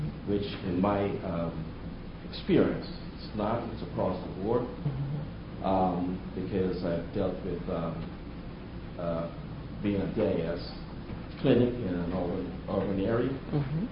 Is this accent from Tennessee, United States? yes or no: no; Houston, Texas, United States; This is not so much a question, but I'm from Houston, mm-hmm. Texas.